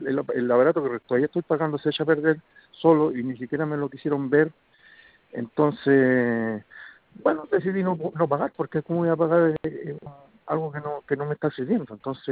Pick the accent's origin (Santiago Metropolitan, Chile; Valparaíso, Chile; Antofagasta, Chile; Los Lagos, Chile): Santiago Metropolitan, Chile; Maipú; yo soy de acá de Maipo, de Win.